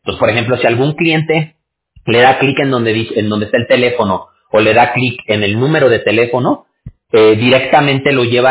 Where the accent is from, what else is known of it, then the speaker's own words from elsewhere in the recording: Mexico; como decimos ahí en México, de donde yo soy